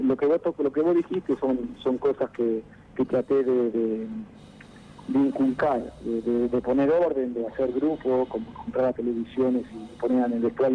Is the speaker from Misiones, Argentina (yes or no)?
no; Buenos Aires, Argentina; tenía 5 años, 6, fue en mi pueblo, en Juan Lacase, que es enfrente a La Plata, donde a mi pueblo nos dicen Sabalero, por los sábalos que salen en el río.